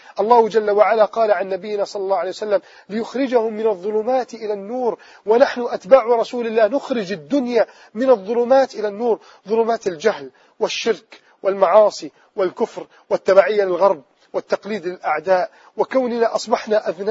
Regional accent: Egypt; احمي بلدنا مصر يا رب

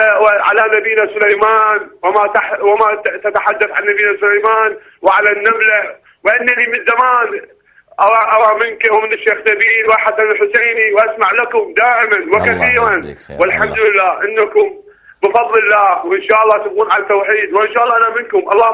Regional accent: Iraq; من العراق.

